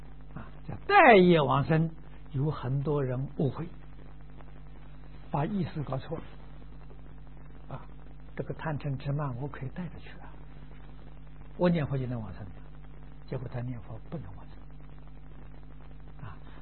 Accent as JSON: {"language": "Chinese", "country": "China", "said": "我们是中国人叫灵魂啊"}